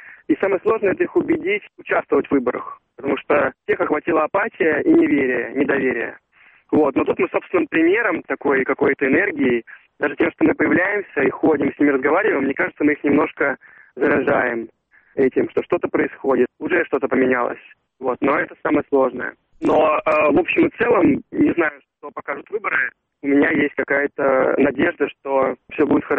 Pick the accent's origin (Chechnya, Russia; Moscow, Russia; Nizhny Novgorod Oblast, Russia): Moscow, Russia; Нет, мы из Москвы.